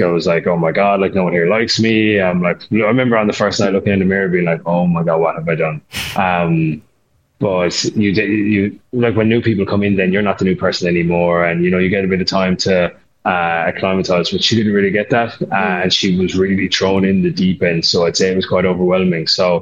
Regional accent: Ireland; I think, going in Casa. Because I think just us being Irish

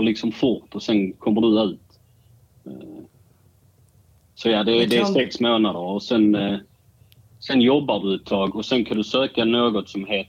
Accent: Sweden; jag är född och uppvuxen i Sverige men av danska föräldrar, så jag är dansk och jag bor utanför Helsingborg idag, som ni antagligen kan höra på min dialekt.

